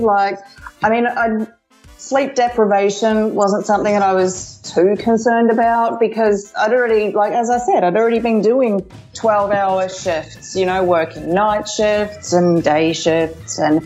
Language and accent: English; New Zealand; moved away as an adult; also born or lived in Melbourne, Australia; I trained in New Zealand. I was born and bred in New Zealand.